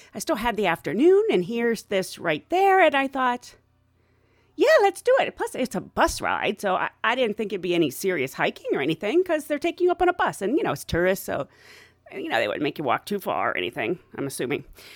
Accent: United States; Yeah, so I'm the American hiking up a volcano in a skirt and heels.

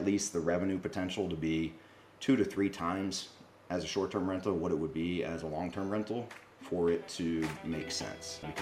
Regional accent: Northeast, United States; I'm based out of South Florida. I grew up in the Northeast, but I've been down here for a while.

